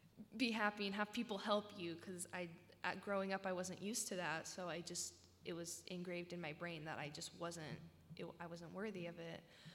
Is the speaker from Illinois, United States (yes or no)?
no; Oregon, United States; I told them I was from Oregon, and they're like, so you're like a liberal hippie?